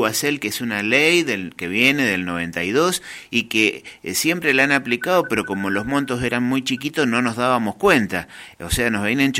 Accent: Argentina; ¿somos también los argentinos el Estado o hay que hacer un amparo nuevo?

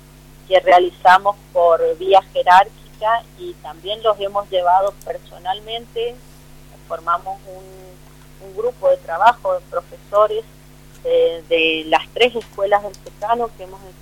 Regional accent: Lavalle, Mendoza, Argentina; es muy importante para nosotros, como en primer lugar, como lavallinos, como mendocinos y como argentinos.

